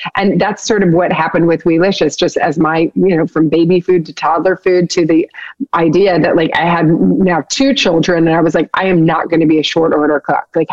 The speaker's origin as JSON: {"language": "English", "region": "Kentucky", "country": "United States", "said": "I'm from Kentucky, and my grandparents were very into picking their own food and growing their own food."}